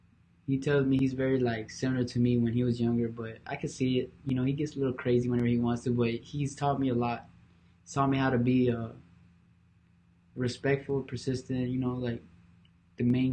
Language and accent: English; Miami, Florida, United States; also born or lived in Broward County; I grew up in Miami. I grew up in Broward as well. I grew up in both Miami and Broward.